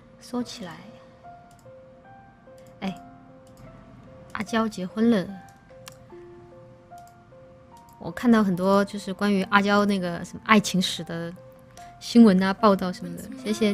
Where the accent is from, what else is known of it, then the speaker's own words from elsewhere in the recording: Chongqing, China; 因为我从小在重庆长大哈。